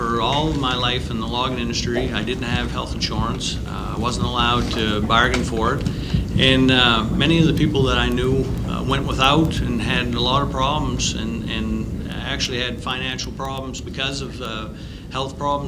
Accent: Allegash, Maine, United States; You know, where I am, I'm actually from Allegash. I've lived in that area my entire life.

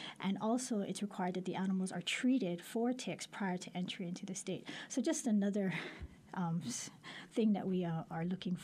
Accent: Hawaii, United States; because we're Hawaiian, you know

